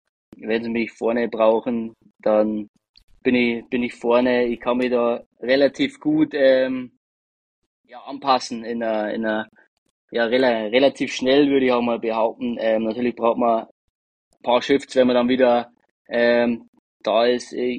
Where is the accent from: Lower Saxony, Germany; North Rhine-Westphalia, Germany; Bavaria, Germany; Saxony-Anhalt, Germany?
Bavaria, Germany; Deggendorf; ich komme aus Deckendorf, aber eigentlich fahrt man nochmal 15 Minuten dann zu mir von Deckendorf. Deswegen, ja, ich wohne schon wirklich im Wald